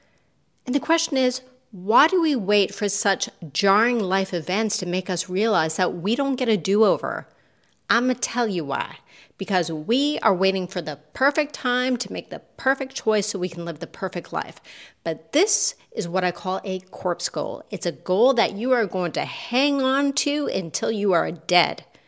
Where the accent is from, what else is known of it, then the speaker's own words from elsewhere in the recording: Canada; Because I know that as Canadian, as I try to be a nice person